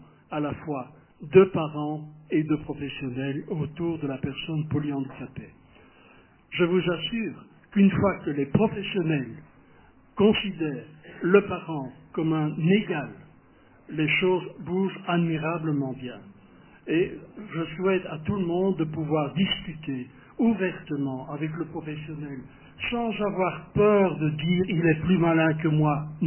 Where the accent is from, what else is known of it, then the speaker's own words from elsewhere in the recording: Belgium; Oui, bonjour. Je viens de Belgique, vous me direz, c'est pas loin.